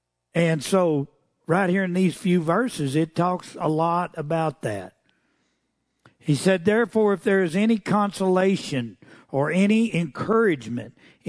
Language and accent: English; Muleshoe, Texas, United States; They said, where are you from? I said, Texas. And they said, what town? I said, Muleshoe. It's in West Texas. That's the Texas. There's two Texases. We're in the upper one.